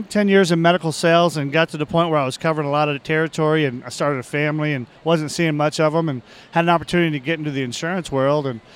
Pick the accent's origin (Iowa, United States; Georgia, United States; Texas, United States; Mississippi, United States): Texas, United States; I'm from Texas originally.